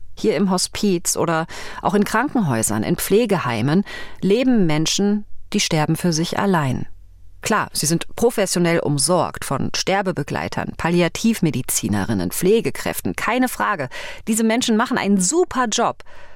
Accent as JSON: {"language": "German", "region": "North Rhine-Westphalia", "country": "Germany", "tie": "born or raised there", "lives_now": "Leipzig, Germany", "said": "in meinem Heimatdorf in Nordrhein-Westfalen"}